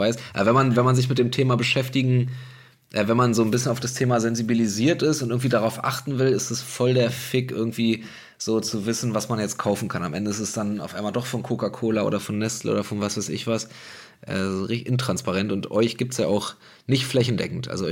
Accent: Berlin, Germany; ich bin in Berlin-Neukölln zur Schule gegangen, auf so einer absoluten Chaotenschule

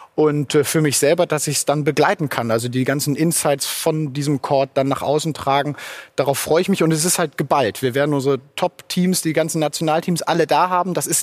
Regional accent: Rhineland, Germany; wie sagt man bei uns im Rheinland, gut Kohle rauszuziehen

